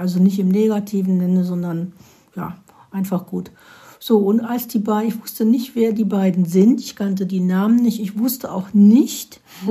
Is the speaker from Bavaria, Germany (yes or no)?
no; Remscheid, North Rhine-Westphalia, Germany; Sie wohnte in meiner Heimatstadt Remscheid, genau gegenüber dem Remscheider Stadttheater